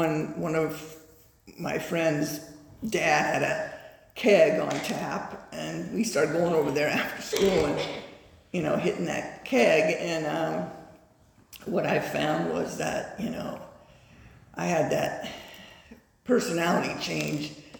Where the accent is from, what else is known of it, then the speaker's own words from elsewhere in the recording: Covina, California, United States; And I grew up in the Covina area, San Gabriel Valley. I'm the youngest of two.